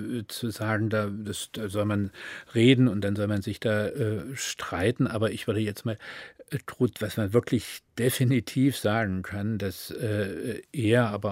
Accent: Dresden, Saxony, Germany; accent: Saxon; Ich bin halt ein Dresdner, ich bin da aufgewachsen und ich bin eben zweisprachig aufgewachsen.

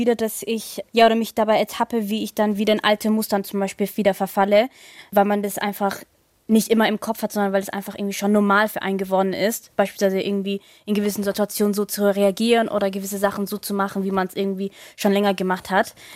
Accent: Eritrea; Ich komme ja ursprünglich aus Eritrea.

